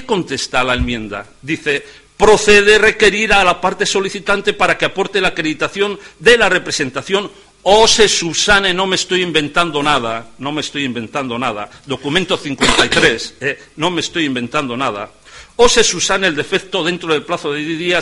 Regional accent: Laredo, Cantabria, Spain; Nosotros, como somos de Laredo

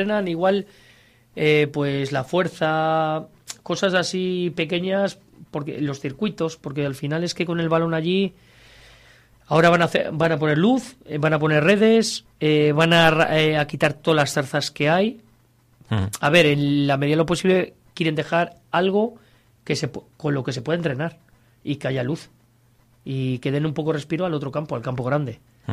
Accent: Laredo, Cantabria, Spain; salimos de Laredo, que es un pueblo que tenemos, cuando aquello teníamos 15.000 habitantes

